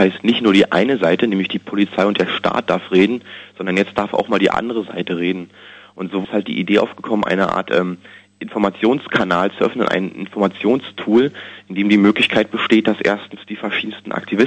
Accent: East Germany, Germany; Also ich bin halt in der DDR groß geworden

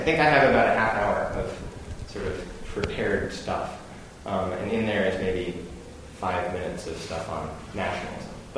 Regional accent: Chicago, Illinois, United States; I'm from Chicago.

